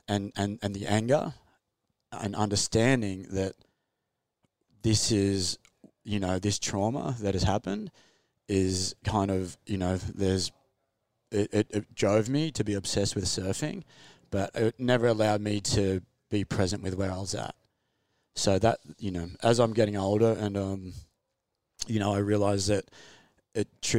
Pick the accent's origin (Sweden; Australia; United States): Australia; Coolangatta, Queensland; I grew up surfing around Coolangatta.